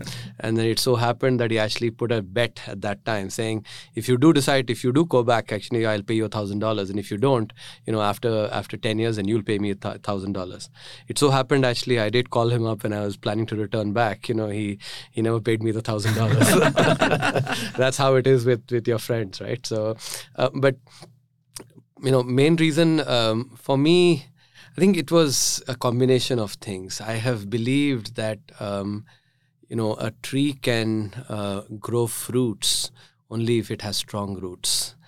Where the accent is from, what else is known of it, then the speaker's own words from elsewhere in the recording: North India, India; as a South Indian growing up in the North, wanted to be like the North Indians, speak Hindi like them